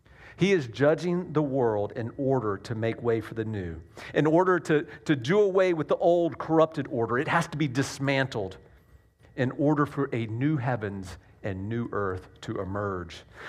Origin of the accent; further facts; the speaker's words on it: the South, United States; accent: Southern; my southern accent comes out when I say wheels or will.